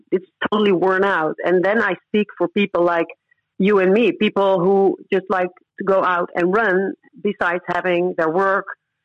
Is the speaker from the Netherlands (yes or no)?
yes; Netherlands; moved away; also born or lived in Curaçao; I moved from the Netherlands to the tropical islands close to the north of South America. It's called Curaçao. It's a Dutch colony island.